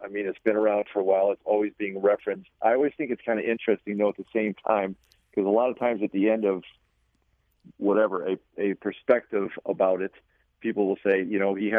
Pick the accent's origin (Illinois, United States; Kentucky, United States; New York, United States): Illinois, United States; Chicago; When I was a kid, and I was growing up in Chicago, and it was called Brian's Song.